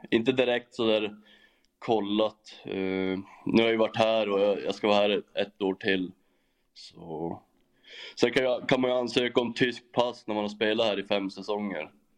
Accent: Norrland, Sweden; Men jag är ju norrlänning, så Luleå ligger med mig nära hjärtat.

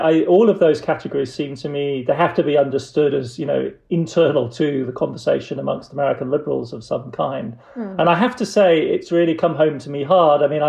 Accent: Germany; And kind of growing up in the Federal Republic of Germany

